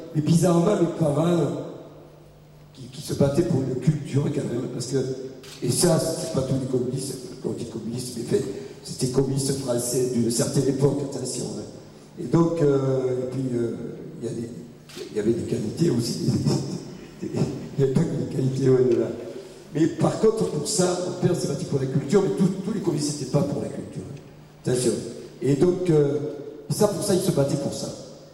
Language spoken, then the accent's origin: French; Sète, Occitanie, France; la ville d'où je viens, en dehors de Lyon évidemment, Sète, donc c'est une ville qui a été créée par des Français mais très proches de l'Espagne